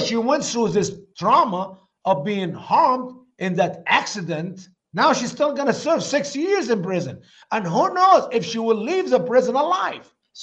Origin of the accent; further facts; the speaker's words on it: Egypt; now in United States; Brother Paul, I came from Egypt. I was not born in America.